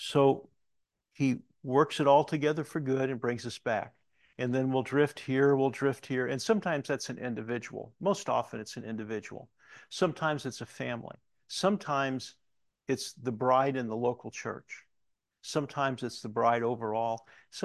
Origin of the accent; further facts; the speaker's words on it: Missouri, United States; I was born in Missouri. I was educated through on-campus part of grad school in Missouri.